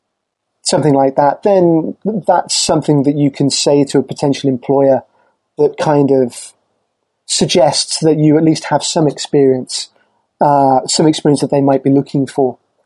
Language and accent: English; Ireland; During that second year in my home country, which is Ireland